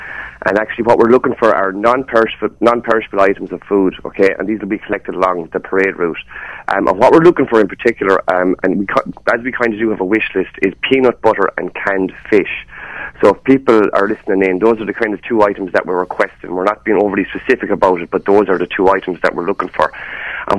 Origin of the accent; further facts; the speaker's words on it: Tipperary, Ireland; I hail from Tipperary Town.